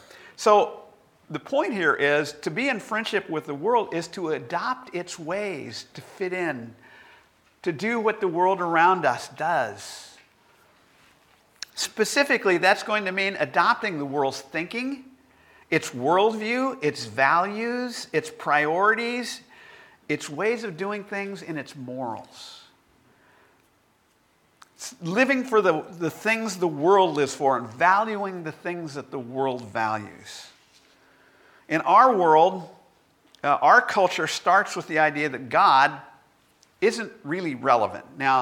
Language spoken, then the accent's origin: English; California, United States; You know, we're all from California going, what's the problem here?